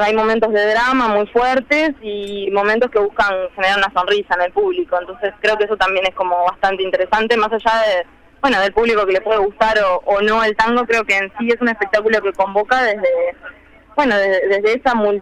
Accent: Uruguay; yo creo que analizando la música también podemos encontrarnos como uruguayos, ¿no?

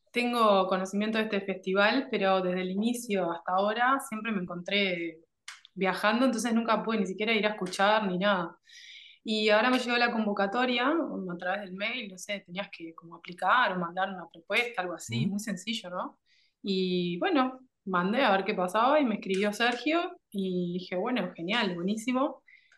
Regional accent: Montevideo, Uruguay; now in Maldonado, Uruguay; Estoy en Maldonado, me mudé hace unos meses para acá. Soy de Montevideo, pero vivo acá ahora.

